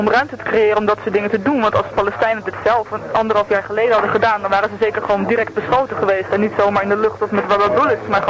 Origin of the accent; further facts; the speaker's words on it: Netherlands; Want dat is iets wat mij als Nederlander echt vaak verweten werd toen ik daar woonde.